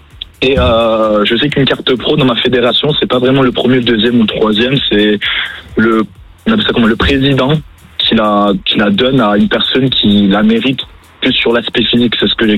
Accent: Perpignan, Occitanie, France; Alors, moi, je viens de Perpignan.

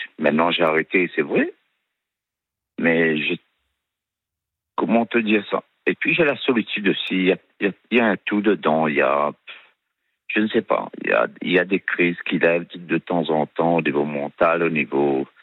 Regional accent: Réunion; Moi, je suis resté à La Réunion, oui.

